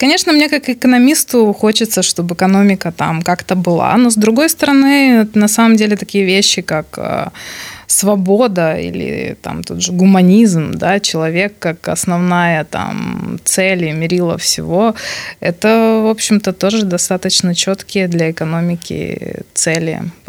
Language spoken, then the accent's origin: Russian; Ukraine; now in Belarus; я как украинка, которая давно живет в Беларуси, не вижу проблемы понимать и русский, и белорусский язык одновременно.